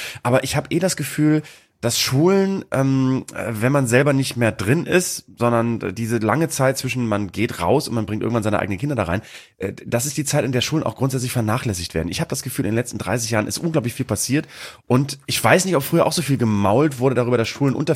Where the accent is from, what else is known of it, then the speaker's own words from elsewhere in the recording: Bremen, Germany; das war bei uns in Bremen so, in Bremen sowieso.